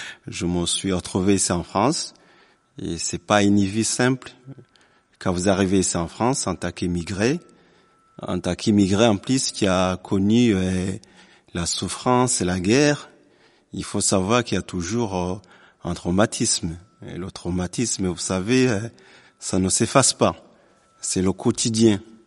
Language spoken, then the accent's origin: French; Rwanda; born there; Je suis né au Rwanda.